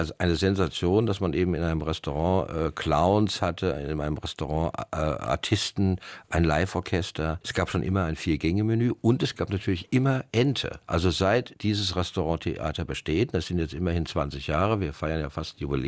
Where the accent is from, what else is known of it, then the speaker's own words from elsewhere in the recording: Wiesbaden, Hesse, Germany; Ich bekam ein Angebot, in meine Heimatstadt zurückzukehren, in den Nassauer Hof.